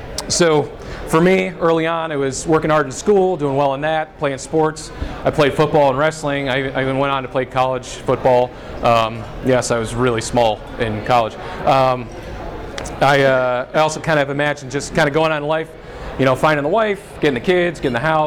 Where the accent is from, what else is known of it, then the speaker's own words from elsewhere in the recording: Akron, Ohio, United States; But to give you a little bit more background on myself, I grew up in Akron, Ohio.